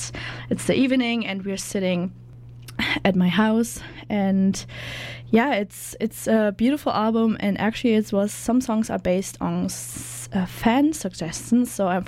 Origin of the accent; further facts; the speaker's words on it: Germany; now in Canada; I'm from Germany